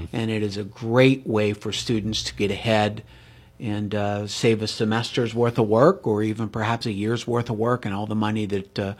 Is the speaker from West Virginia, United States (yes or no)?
no; Ellwood City, Pennsylvania, United States; and again, growing up in Elwood City, I really put a charge out.